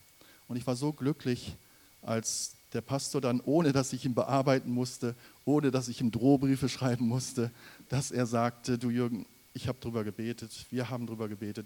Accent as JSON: {"language": "German", "town": "Ibbenbüren", "region": "North Rhine-Westphalia", "country": "Germany", "said": "in der Gemeinde in Ibbenbüren, wo ich herkomme."}